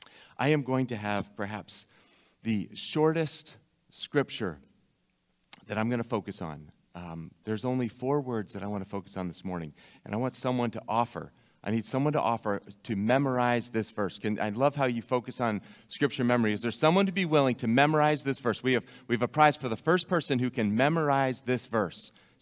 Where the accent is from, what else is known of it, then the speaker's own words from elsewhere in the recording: Massachusetts, United States; And I grew up in Massachusetts. I grew up knowing what a nor'easter was.